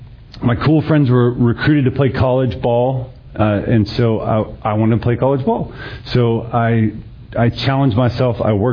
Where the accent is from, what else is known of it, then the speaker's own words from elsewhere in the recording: Dallas, Texas, United States; it was far from the Christian school that I was raised in here in Dallas. Worlds apart from this Dallas.